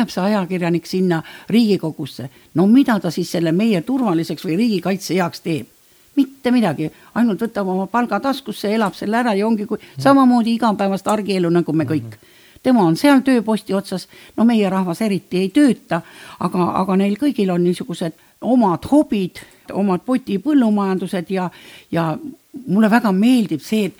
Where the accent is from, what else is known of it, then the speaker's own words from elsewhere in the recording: Southern Estonia, Estonia; Vaat mina olen Lõuna-Eestist ja seal öeldakse ikka asju õige nimega.